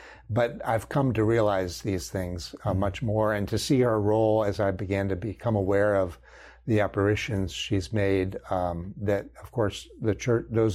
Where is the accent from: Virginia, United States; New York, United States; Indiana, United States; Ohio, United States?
Virginia, United States; I come from Virginia, right? And I have a home in Williamsburg, Virginia